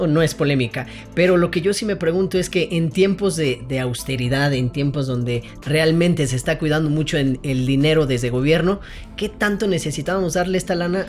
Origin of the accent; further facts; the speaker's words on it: Mexico; lo ideal para el desarrollo de la política en México y para todos como mexicanos